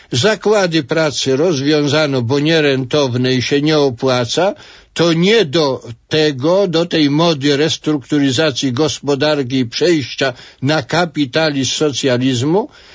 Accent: Masovian Voivodeship, Poland; bo na Mazowszu Północnym, w moich rodzinnych stronach tego nie widać.

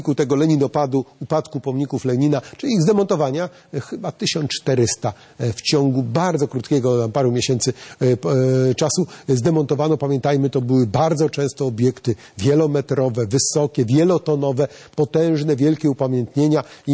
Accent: Olsztyn, Warmian-Masurian Voivodeship, Poland; ja akurat jako olsztynianin znam go od dziecka

